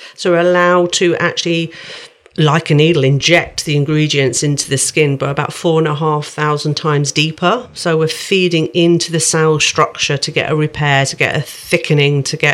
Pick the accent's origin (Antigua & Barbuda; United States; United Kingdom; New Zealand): United Kingdom; Midlands; accent: Midlands; God, my Midlands accent really came in there.